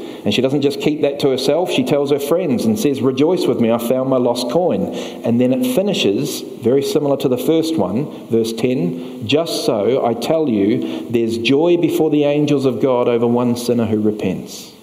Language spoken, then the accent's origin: English; New Zealand; I'm from New Zealand. We've only got 5 million people. We've got 30 million sheep.